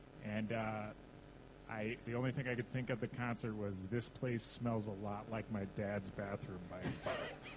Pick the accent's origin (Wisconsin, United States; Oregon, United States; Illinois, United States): Illinois, United States; Chicago; I'm from South Chicago. My dad was a season ticket holder for the Bulls.